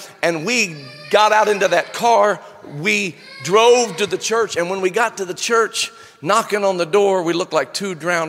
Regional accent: Indiana, United States; Well, I was raised in Indiana. Know all about tornadoes.

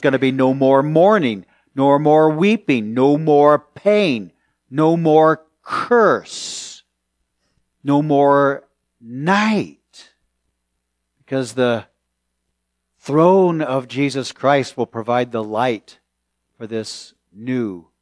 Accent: Walnut Creek, California, United States; when I was growing up in Walnut Creek on Palmer Road

